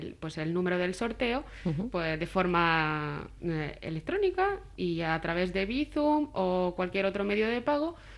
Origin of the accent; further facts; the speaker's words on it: Al Hoceima, Tanger-Tetouan-Al Hoceima, Morocco; Spanish is a second language; now in Spain; Pero es que literal, o sea, soy de Alucemas, aquí enfrente.